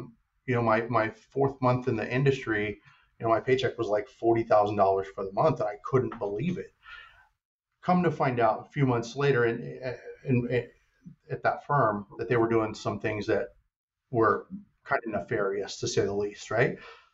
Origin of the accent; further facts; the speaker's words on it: Kansas City, Missouri, United States; now in New York, United States; Yeah, definitely from Kansas City. Just got back for the draft, and that was great to come back for.